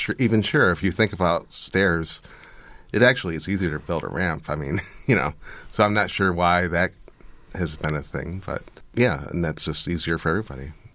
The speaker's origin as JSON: {"language": "English", "region": "Michigan", "country": "United States", "said": "No, I'm actually from Michigan."}